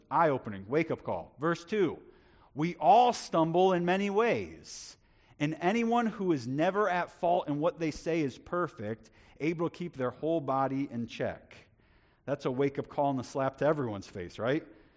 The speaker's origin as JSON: {"language": "English", "country": "United States", "said": "I went to bed just honestly heartbroken as an American and as a human being"}